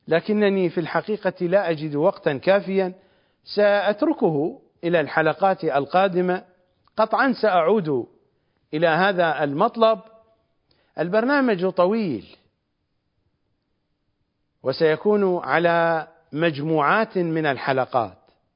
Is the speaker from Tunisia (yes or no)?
no; Iraq; accent: Iraqi; وهي بالضبط مثلما في لغتنا الشعبية العراقية، في لغتنا، في لهجتنا الشعبية العراقية، السرابيت